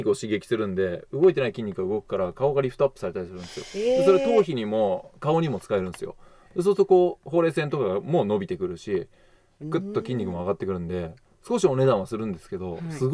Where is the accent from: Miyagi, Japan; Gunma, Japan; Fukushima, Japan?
Gunma, Japan; だから僕は地元の群馬に建てたいです。